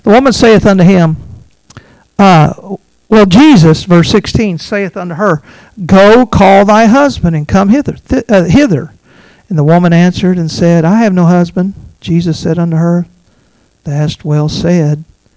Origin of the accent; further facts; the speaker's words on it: Kentucky, United States; Yeah, I'm from Kentucky.